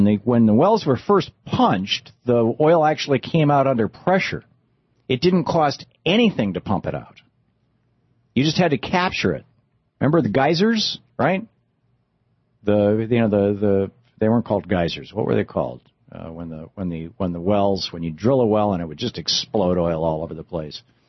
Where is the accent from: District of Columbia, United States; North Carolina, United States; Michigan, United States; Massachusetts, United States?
Michigan, United States; All over the Midwest, for example, where I grew up in Michigan, there are capped oil wells.